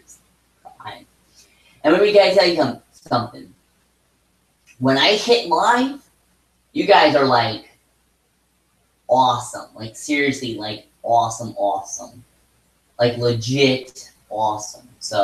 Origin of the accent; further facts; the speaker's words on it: Edison, New Jersey, United States; I'm 22 years old. I was born and raised in Edison, New Jersey. I come from an Italian and Irish family.